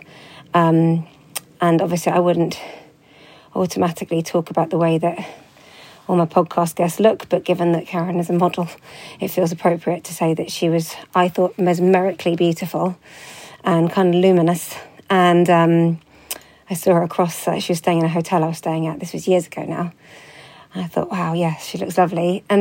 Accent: London, United Kingdom; given it was a really drizzly day in my hometown in London.

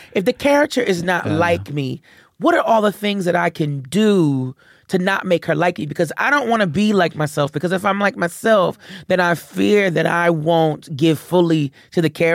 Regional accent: Philadelphia, Pennsylvania, United States; Big time. Yeah, because I'm from Philly, and Philly is close to New York

